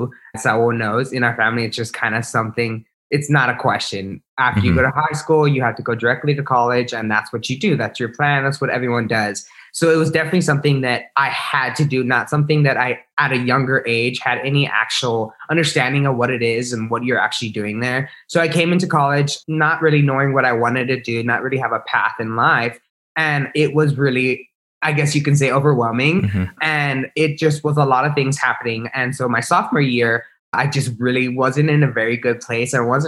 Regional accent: Harlingen, Texas, United States; now in San Antonio, United States; I grew up in the Valley, so Harlingen, Texas. I'm living in San Antonio right now.

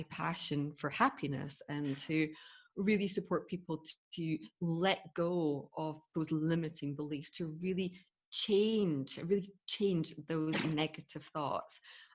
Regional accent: Scotland, United Kingdom; I grew up in Scotland

